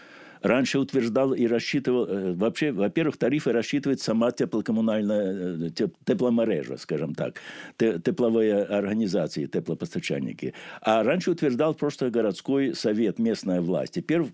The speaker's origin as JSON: {"language": "Russian", "country": "Belarus", "said": "Вот я, например, я сам белорус"}